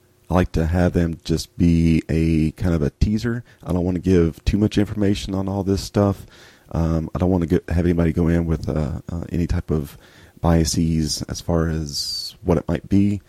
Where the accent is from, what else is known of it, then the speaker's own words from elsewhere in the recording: United States; I'm American